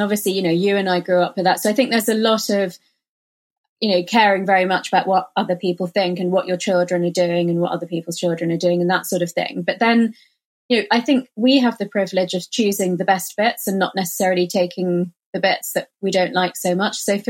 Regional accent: India; So I think being Indian and Hindu or having that sort of, you know, Eastern philosophy

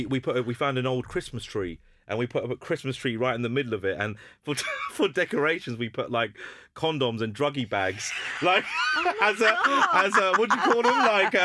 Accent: Hounslow, London, United Kingdom; I'm from Hounslow and my school was Heathlands

